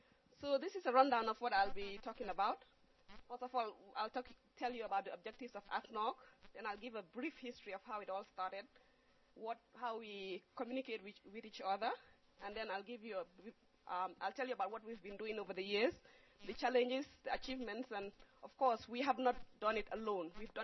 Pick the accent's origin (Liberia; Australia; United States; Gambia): Gambia; I'm from Gambia, and I work for the Medical Research Council.